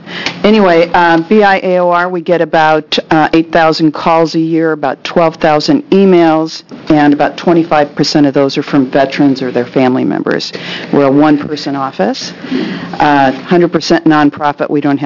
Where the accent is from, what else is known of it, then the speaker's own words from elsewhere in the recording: Molalla, Oregon, United States; I'm from Malala, and I had someone from Malala that had a brain injury